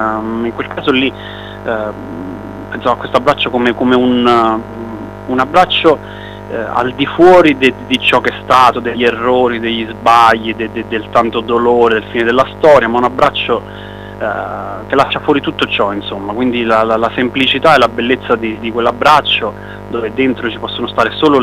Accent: Campania, Italy; visto che io vengo da un piccolo paese di periferia

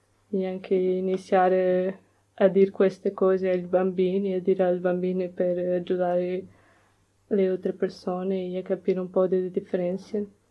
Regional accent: Portugal; Italian is a second language; now in Italy; Io in Portogallo non capivo questo perché in Portogallo sono portoghese di Portogallo

